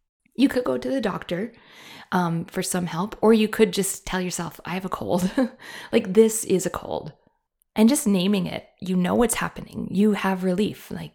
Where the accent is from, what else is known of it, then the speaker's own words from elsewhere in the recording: Canada; I am a Canadian and I am a mom of three, as well as a counselor.